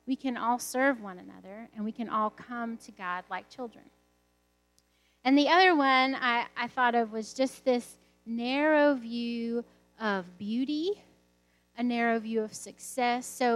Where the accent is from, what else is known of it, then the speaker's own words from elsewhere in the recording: the South, United States; because I grew up in the South, that there would be a place without biscuits.